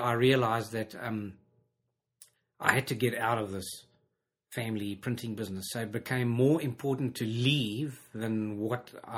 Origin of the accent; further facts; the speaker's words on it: Johannesburg, Gauteng, South Africa; also born or lived in Durban; So I moved from Johannesburg to Durban. I did national service. Every South African had to do army in those days.